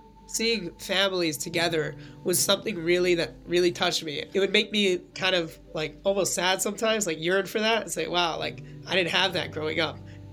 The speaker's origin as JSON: {"language": "English", "town": "Brooklyn", "region": "New York", "country": "United States", "tie": "born or raised there", "said": "I was raised in Borough Park, Brooklyn, you know, the heart of Orthodox, you know, Judaism. I grew up in a very Orthodox home. I went to ultra-Orthodox schools in Brooklyn until the age of 9."}